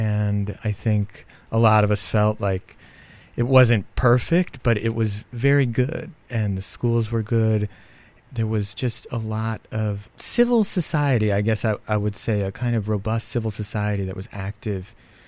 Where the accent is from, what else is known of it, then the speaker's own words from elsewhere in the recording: Madison, Wisconsin, United States; And I grew up in Madison. My father worked at the university